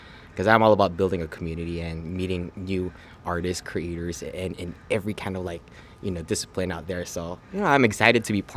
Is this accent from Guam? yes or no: yes; Guam; now in California, United States; I'm originally from Guam and it's like 25 to 30% Filipino.